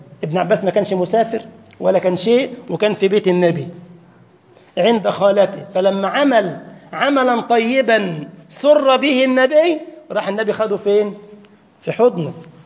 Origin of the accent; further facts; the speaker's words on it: Egypt; أذكر في بلدنا مصر جاءني من شاب من هؤلاء